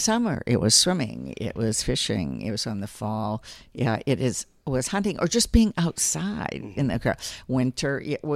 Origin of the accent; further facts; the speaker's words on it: Clare, Michigan, United States; growing up in Clare, my dad was an avid hunter and fisherman